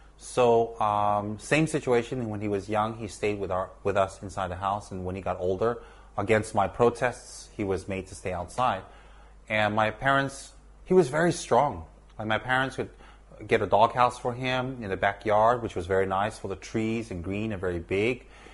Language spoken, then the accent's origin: English; United States; I am an American also, and I love Buddhism.